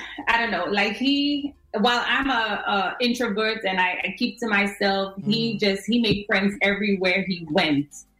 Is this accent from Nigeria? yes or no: no; Castries, St. Lucia; moved away as an adult; now in United States; I was born in St. Lucia, in Castries, St. Lucia. I went to Ave Maria. I went to Castries Comprehensive. Graduated in 99